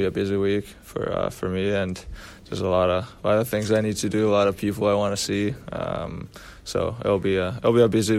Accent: Finland; English is a second language; in the NHL and now come to Finland and play. It was awesome as a kid to go watch Florida play against my hometown team, and now being able to be one of those guys who comes here and kind of inspire the kids here.

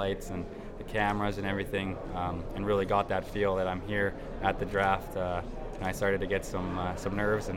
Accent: Canada; I grew up watching hockey in Canada

